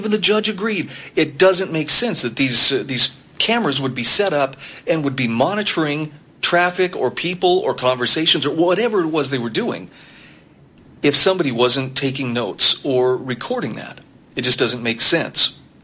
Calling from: Las Vegas, Nevada, United States; I'm checking in from Las Vegas.

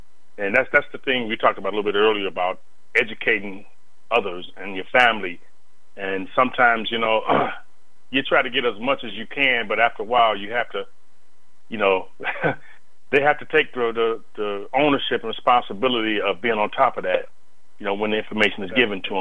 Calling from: Detroit, Michigan, United States; I'm calling from Detroit.

